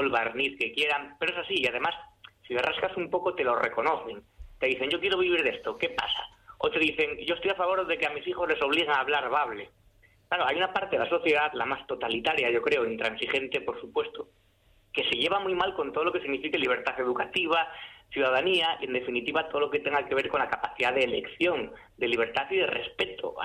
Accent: Asturias, Spain; Yo estoy muy contento de mis raíces asturianas, sí. Y es mi tierra de siempre

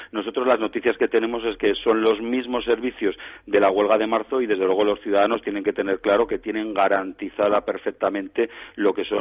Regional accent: Aragon, Spain; me siento español, y cuando voy a Bruselas, con que haya una embajada española tengo bastante. No tengo necesidad de que haya una embajada de mi comunidad autónoma, que es Aragón.

